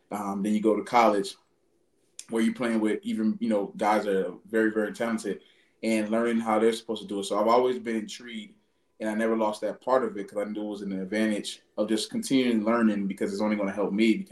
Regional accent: Miami, Florida, United States; I knew I didn't want to stay at home, you know, growing up in Miami and, you know, all the different things that offers and being so close to home.

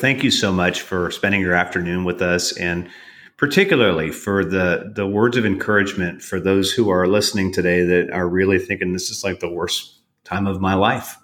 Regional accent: California, United States; When I grew up in California, we had grad night at Disneyland.

